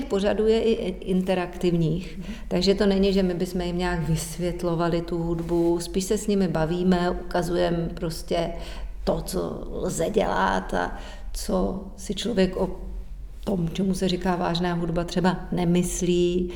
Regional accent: Bohemia, Czechia; u nás v Čechách všichni si říkáme pořád tak hezky, že jsme národ muzikantů

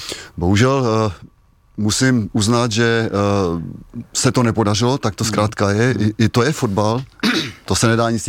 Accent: Prague, Czechia; also born or lived in České Budějovice; Já si spíš připadám Pražák, poněvadž jsem Pražák, ale hlavně byl jsem většinou svého života v Německu

